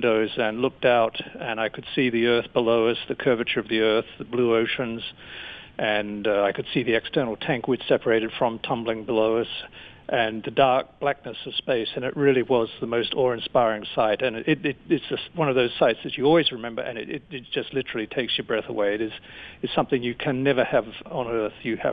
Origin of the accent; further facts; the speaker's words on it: Adelaide, South Australia, Australia; moved away as an adult; now in United States; I was born and raised in Adelaide, but I subsequently moved to the United States